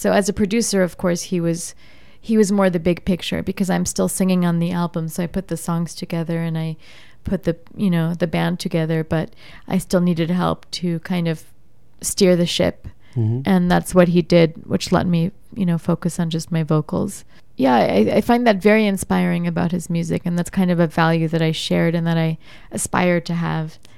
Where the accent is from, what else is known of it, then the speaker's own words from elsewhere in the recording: United States; because I also grew up in America. I'm not an Indian from India.